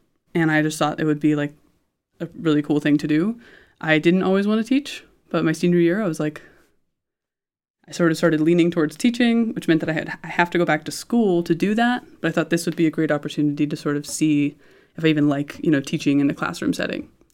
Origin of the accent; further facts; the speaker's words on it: Indianapolis, Indiana, United States; growing up in Indianapolis, and I've lived in Indiana my whole life.